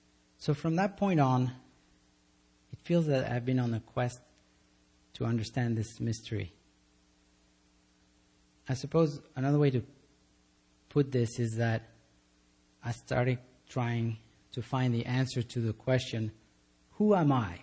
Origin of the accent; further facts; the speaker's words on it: Greece; I grew up in Greece, and I remember one night I was staring out of the window of a car and I was daydreaming.